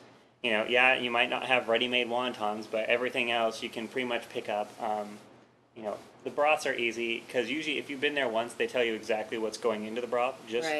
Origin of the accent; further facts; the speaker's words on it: Mission Viejo, California, United States; also born or lived in Laguna Beach; See, I grew up in Mission Viejo and Laguna Beach area, so we were nice and coastal.